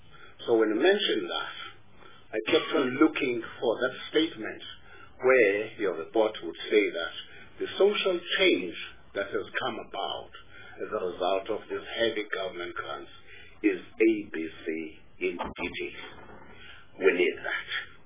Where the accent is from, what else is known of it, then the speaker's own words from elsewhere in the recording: Eastern Cape, South Africa; I'm saying this being jealous of the fact that I come from the Eastern King.